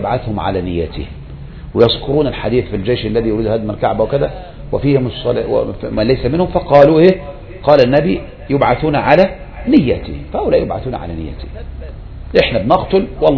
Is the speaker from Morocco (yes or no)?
no; Egypt; عندنا في مصر الآن حرسها الله